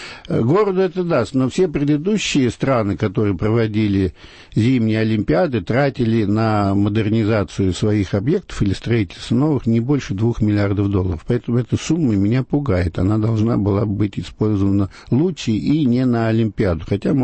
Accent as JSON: {"language": "Russian", "region": "Saint Petersburg", "country": "Russia", "tie": "born or raised there", "said": "А почему все из Ленинграда, моего родного города, или Санкт-Петербурга, название которое я не очень люблю?"}